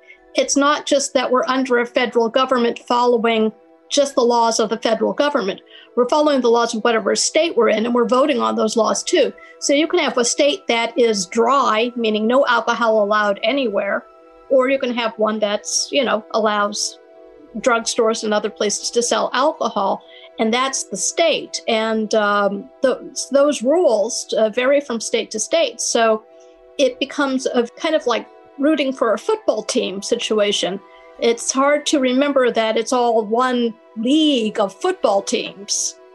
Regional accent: United States; I'm sure all my fellow Americans here would love it

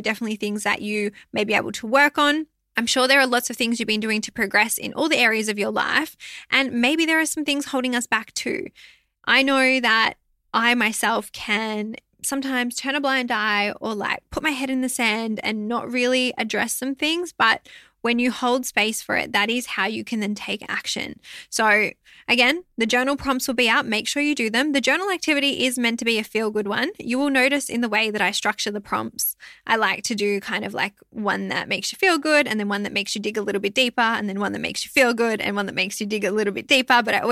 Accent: Melbourne, Victoria, Australia; I'm from Melbourne. I live here in Victoria.

